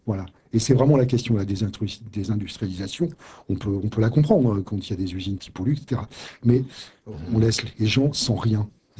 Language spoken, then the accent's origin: French; Denain, Hauts-de-France, France; born there; parce que je suis né à Denain, donc ce canton